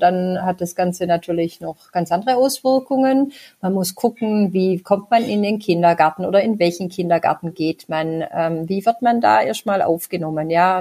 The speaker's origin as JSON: {"language": "German", "region": "Baden-Württemberg", "country": "Germany", "accent": "Swabian", "said": "Ich kann mein Schwäbisch noch schlechter unterdrücken. Ich komme aus dem Kreis Rottweil ursprünglich."}